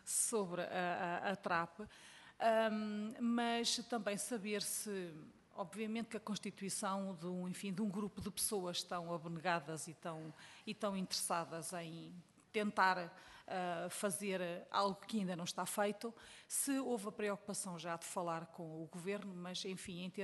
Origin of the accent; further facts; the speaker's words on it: Leiria, Centro, Portugal; eu sou de Leiria